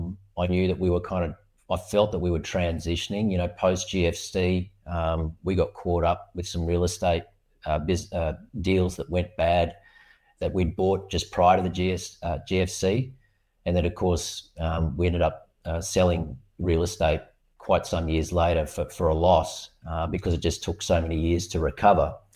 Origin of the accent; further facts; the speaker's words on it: Australia; being an Aussie